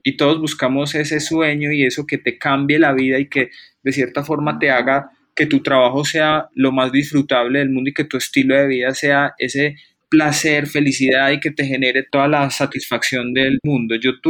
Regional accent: Colombia; yo vengo desde Colombia, quiero hacer esto, pero no me abren las puertas

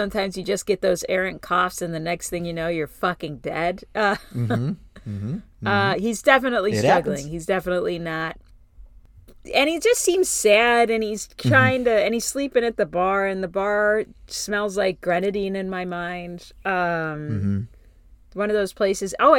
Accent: Berwyn, Illinois, United States; born there; And I was born in Berwyn. And these are all very close to each other.

